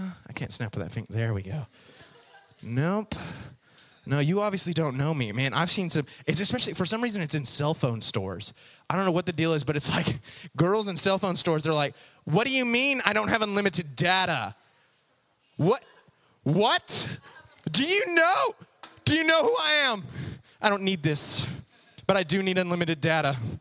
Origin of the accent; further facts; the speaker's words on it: Texas, United States; how his accent kind of revived my roots there. We as Texans, we've gotten kind of more city urban